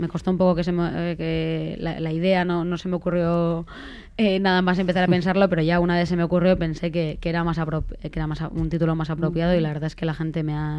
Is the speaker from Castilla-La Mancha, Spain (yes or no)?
no; Basque Country, Spain; now in San Sebastián, Spain; Yo soy del Goibar y bueno, yo creo que funciona mucho así. Ahora vivo en Donosti